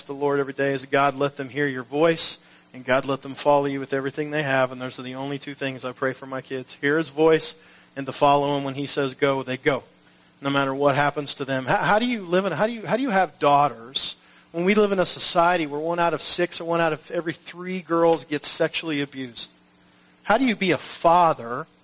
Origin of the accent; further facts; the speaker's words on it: Canada; now in United States; even though I'm a Canadian.